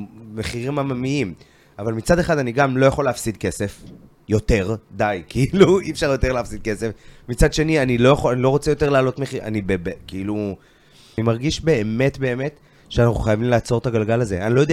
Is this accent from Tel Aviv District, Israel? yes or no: yes; Holon, Tel Aviv District, Israel; אני כשגדלתי בחולון, היינו יושבים